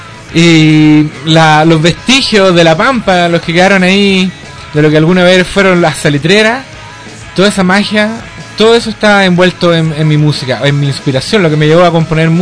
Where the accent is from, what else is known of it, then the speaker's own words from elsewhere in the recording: Tarapacá, Chile; se movía por la pampa alta marugal, que es mi tierra, lugares bien desérticos